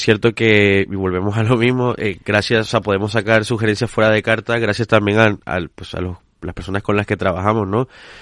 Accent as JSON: {"language": "Spanish", "country": "Colombia", "said": "yo soy de Colombia y yo cuando llego a Colombia pues voy mucho al mercado"}